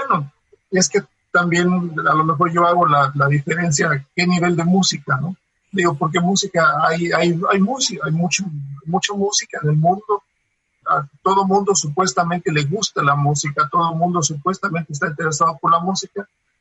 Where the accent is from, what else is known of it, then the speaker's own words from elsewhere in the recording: Mexico; also born or lived in Oaxaca / León / Querétaro / Mexico City; Yo viví en mi niñez en la provincia, en Oaxaca, en León y en Querétaro, y regresamos a vivir a la Ciudad de México en 1982 a la casa de mi abuelo.